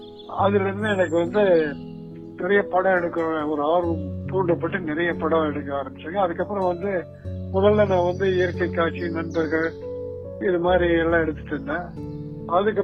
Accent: Thookanaickenpalayam, Tamil Nadu, India; சத்தியமங்கலத்து பக்கத்துல எங்க சொந்த ஊர் வந்து சத்தியமங்கலத்து பக்கத்துல இங்க தூக்கநாயக்கம்பாளையங்கிற ஒரு கிராமம், அது வந்து உங்களோட ஃபாரஸ்ட் பவுண்டரியில இருக்கும்.

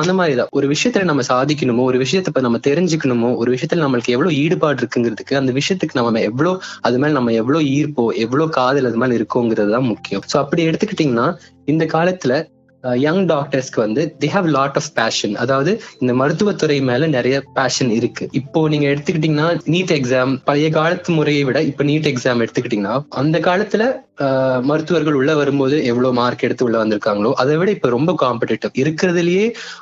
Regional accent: Ooty, Tamil Nadu, India; என்னோட சொந்த ஊர் ஊட்டி.

